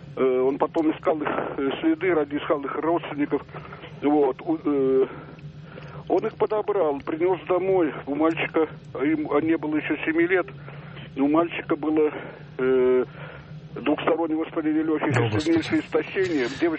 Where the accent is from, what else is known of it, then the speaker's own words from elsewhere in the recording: Saint Petersburg, Russia; я ленинградец.